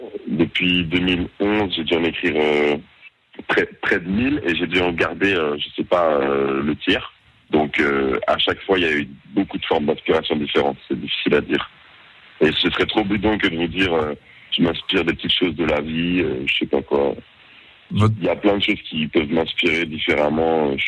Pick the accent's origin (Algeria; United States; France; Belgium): Belgium; moi, je m'y sens plus à la maison parce que c'est le Nord et que je suis belge